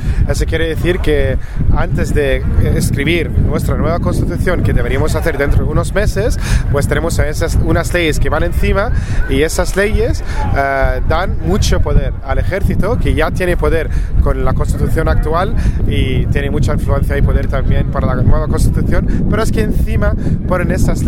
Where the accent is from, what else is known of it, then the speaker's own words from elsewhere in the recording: Cairo, Cairo Governorate, Egypt; Spanish is a second language; y soy del Cairo